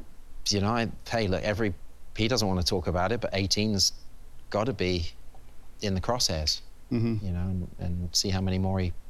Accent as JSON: {"language": "English", "region": "England", "country": "United Kingdom", "said": "As an Englishman, as a Brit"}